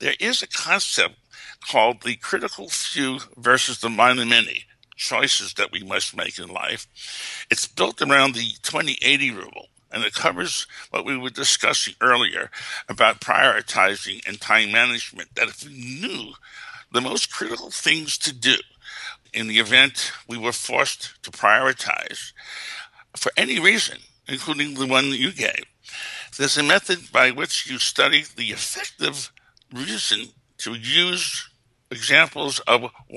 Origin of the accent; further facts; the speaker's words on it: Bronx, New York, United States; I grew up in the East Bronx with a lot of gangs.